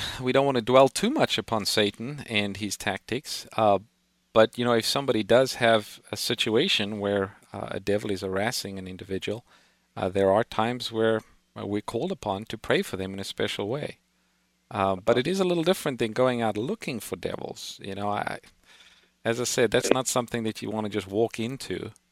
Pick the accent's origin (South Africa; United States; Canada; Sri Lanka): South Africa; now in North America; I am originally from Africa. I grew up in South Africa.